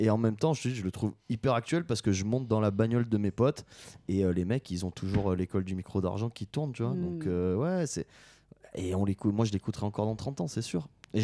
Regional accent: Marseille, Provence-Alpes-Côte d'Azur, France; On est Marseillais, tu vois.

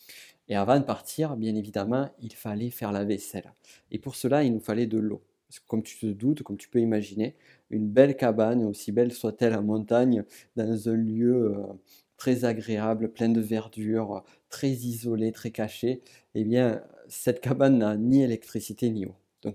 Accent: South-West France, France; accent: south-west France, Pyrenees; avec mon accent qui vient du sud-ouest de la France, plutôt particulièrement des Pyrénées

